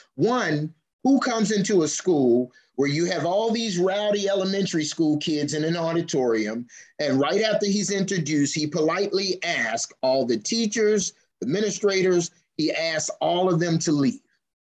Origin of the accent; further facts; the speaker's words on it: Baltimore, Maryland, United States; Through elementary, middle, and high school, growing up in Baltimore, there's only one motivational speaker that I remember coming through the school system, Montel Williams.